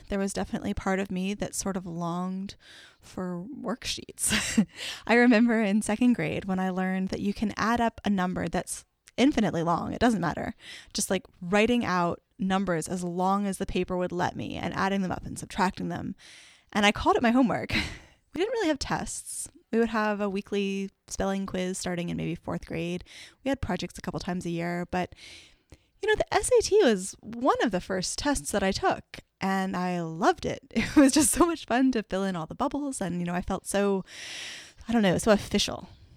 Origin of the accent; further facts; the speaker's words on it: Virginia, United States; also born or lived in California; I grew up in the Waldorf school movement. My parents came to it when I was about 4 or 5. They ran a Waldorf playgroup at our home in Virginia, and then we moved to California